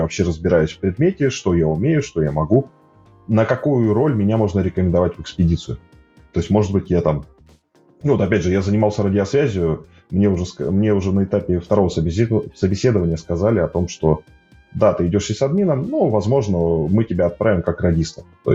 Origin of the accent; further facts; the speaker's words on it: Novosibirsk, Novosibirsk Oblast, Russia; Ну, я сам из Новосибирска летал в Питер